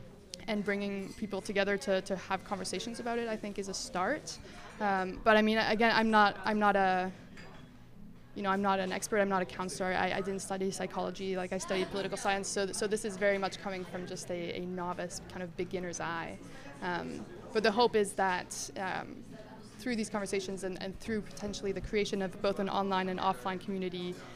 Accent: Mexico; English is a second language; moved away as an adult; now in Canada; I grew up in Mexico, and I moved to Canada when I was 18, and what I found was that I there was a bit of a culture shock when I first came here.

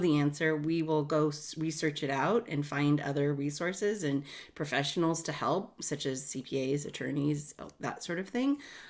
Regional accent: Portland, Oregon, United States; CEO and founder of My Financial Girlfriend. I am from Portland, Oregon

